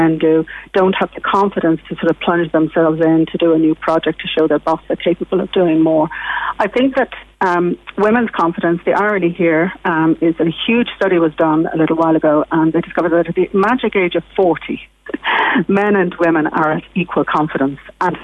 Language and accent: English; Dublin, Leinster, Ireland; I grew up in the Phoenix Park, one of eight in the lodge there, and I went to a desk school in Stony Batter